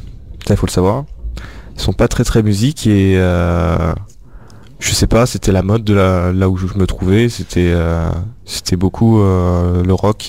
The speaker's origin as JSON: {"language": "French", "country": "Algeria", "said": "Moi je suis algérien, je veux dire. Je suis algérien."}